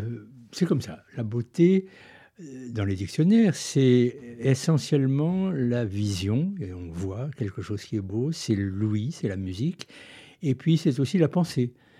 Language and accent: French; Commercy, Grand Est, France; je suis né à Commercy. J'y ai vécu jusqu'à mon baccalauréat, donc je connais bien la région.